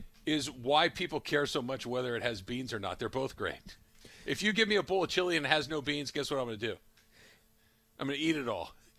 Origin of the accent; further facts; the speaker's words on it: Arcadia, California, United States; when I was a kid and, you know, growing up in Arcadia and when the Lakers were winning all those championships in the 1980s